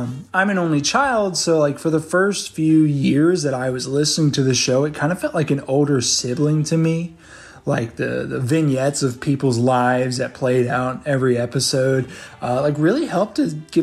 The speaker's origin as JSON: {"language": "English", "region": "the South", "country": "United States", "said": "I was from Bible Belt South"}